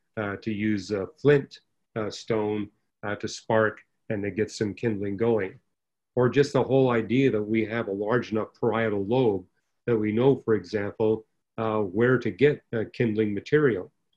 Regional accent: Vancouver, British Columbia, Canada; Oh, that's my hometown.

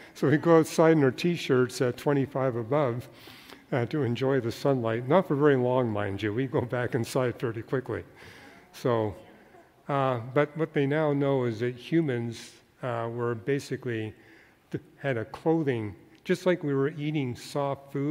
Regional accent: Canada; now in United States; I came from Canada to Southern California.

